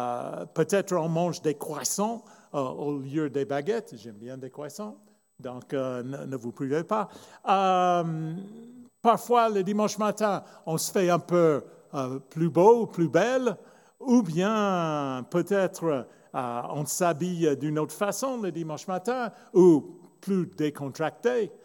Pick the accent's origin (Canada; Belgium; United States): United States; French is a second language; now in France; même si nous sommes d'origine américaine, nous sommes des Français du cœur. Et même quand nous sommes aux États-Unis, je dis aux gens, je ne suis pas un baptiste américain, je suis un baptiste français.